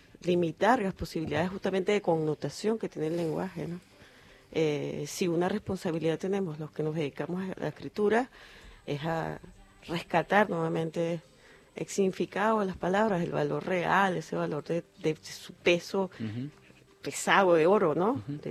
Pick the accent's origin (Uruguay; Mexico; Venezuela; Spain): Venezuela; como todos somos venezolanos